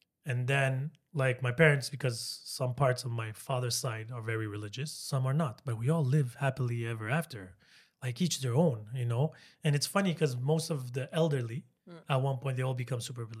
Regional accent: Portland, Oregon, United States; born there; I was born in Portland, the most West white-esque state, Oregon

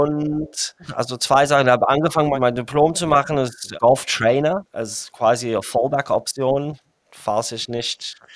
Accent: Zimbabwe; German is a second language; Und ich bin dann in Zimbabwe aufgewachsen, in Afrika.

